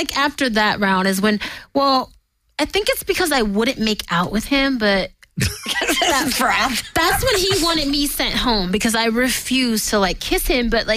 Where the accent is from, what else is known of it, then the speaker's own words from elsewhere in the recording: New Jersey, United States; I mean, I call myself the New Jersey-born Dirty South girl, because I'm definitely, I can talk like this, or I can become super Southern.